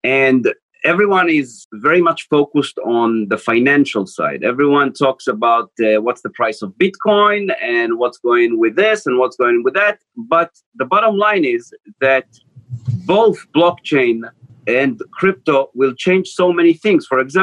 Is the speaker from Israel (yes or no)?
yes; Israel; English is a second language; I'm originally from Israel, so I was very involved with the Israeli high-tech and startup scene.